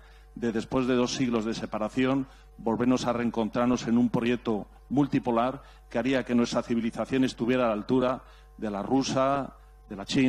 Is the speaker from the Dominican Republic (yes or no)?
no; Spain; vengo desde España.